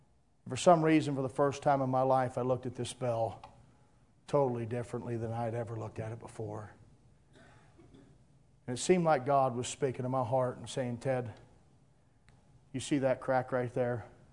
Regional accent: Philadelphia, Pennsylvania, United States; I was born and raised near Philadelphia.

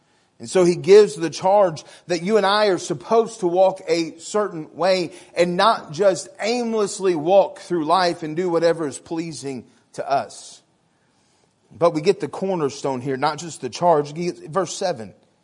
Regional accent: Arkansas, United States; people did not have a hard time telling that I was from Arkansas. I said words like, y'all.

